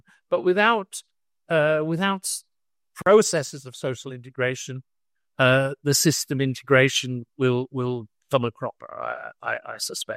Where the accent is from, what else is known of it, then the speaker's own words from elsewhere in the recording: Yorkshire and the Humber, United Kingdom; I grew up in the West Yorkshire, the West Riding of Yorkshire, which was the heart of the Industrial Revolution.